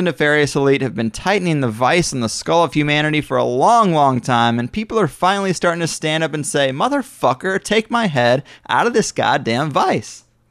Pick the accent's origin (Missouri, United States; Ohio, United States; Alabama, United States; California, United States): Missouri, United States; Ferguson, Missouri, right near my hometown, is on global news networks for standing up to police aggression and militarization of the cops